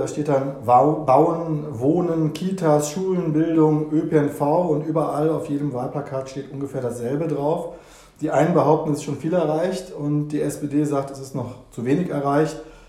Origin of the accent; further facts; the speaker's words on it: Cologne, North Rhine-Westphalia, Germany; ich als Kölner in dieser selbstverliebten Stadt